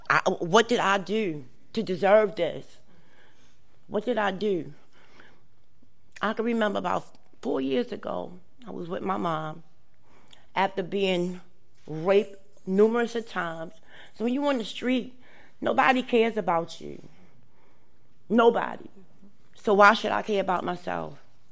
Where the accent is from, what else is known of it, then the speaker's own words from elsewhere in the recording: Brooklyn, New York, United States; Y'all already know I was born and raised in Brooklyn.